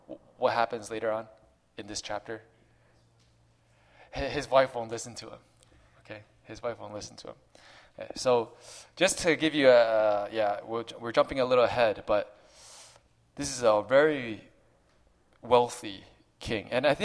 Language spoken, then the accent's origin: English; New Jersey, United States; When I grew up in New Jersey